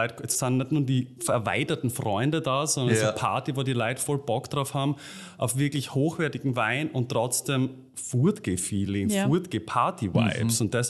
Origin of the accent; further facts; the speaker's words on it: Styria, Austria; Wir sind ja beide aus der Steiermark. Ich bin aufgewachsen am Ziereck.